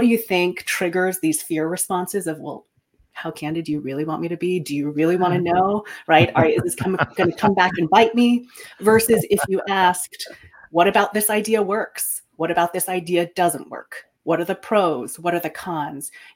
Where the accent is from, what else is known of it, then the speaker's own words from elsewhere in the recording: Taiwan; moved away; I am an immigrant from Taiwan. To respect my elders means to not question them, not question authority.